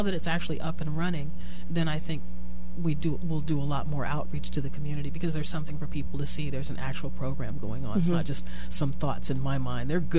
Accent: San Francisco, California, United States; now in Sonoma County, United States; And I grew up in San Francisco, and you could get Chinese food delivered and stuff like that. But when I moved to Sonoma County, you can't get anything delivered.

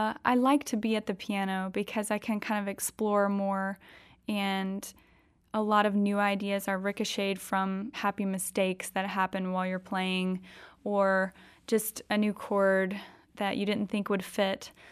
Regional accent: Deep South, United States; Yes, and I'm from the South, the Deep South, and so Nashville just seemed like the perfect fit. It wasn't too far away from home

